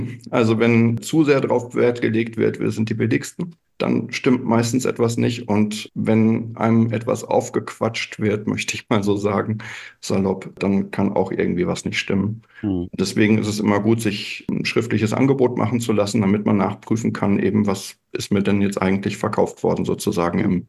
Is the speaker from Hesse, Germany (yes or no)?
yes; Hesse, Germany; mitten in Deutschland, mitten in Hessen, möchte ich sagen. Also spaßeshalber, wenn ich gefragt werde, wo ich herkomme, dann sage ich immer zwischen Kassel und Frankfurt in der Mitte, wo nichts ist, da komme ich her.